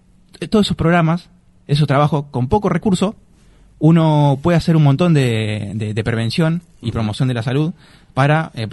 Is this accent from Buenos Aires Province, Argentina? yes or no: yes; Las Flores, Buenos Aires Province, Argentina; cuando me fui de Las Flores, obviamente es una ciudad, me encontré con una ciudad que ha avanzado mucho cuando volví, ¿no? Que fueron 14 años que estuve afuera estudiando y trabajando.